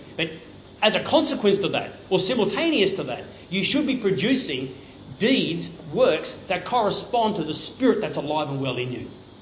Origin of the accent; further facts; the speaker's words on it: New South Wales, Australia; Many of you know that I grew up in the Riverina, and one of our first jobs was grape picking.